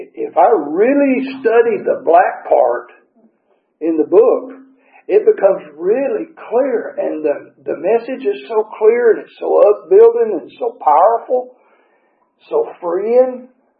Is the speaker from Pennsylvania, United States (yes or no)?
no; Alabama, United States; I was born and raised in Alabama. I'm a huge Alabama fan.